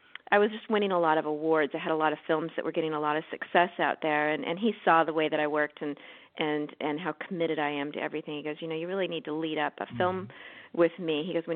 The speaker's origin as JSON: {"language": "English", "town": "Burbank", "region": "California", "country": "United States", "tie": "born or raised there", "said": "I have the most boring story out here. I was born in Burbank."}